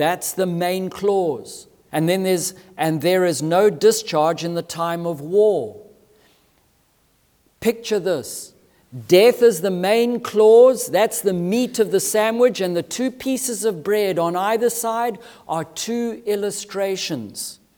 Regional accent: Zimbabwe; I remember as a boy growing up in Zimbabwe, one of the greatest frustrations when we were in the rainy season and living on a farm

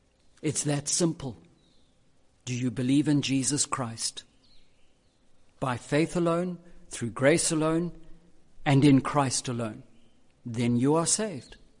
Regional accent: Durban, KwaZulu-Natal, South Africa; now in Cape Town, South Africa; I come from Durban.

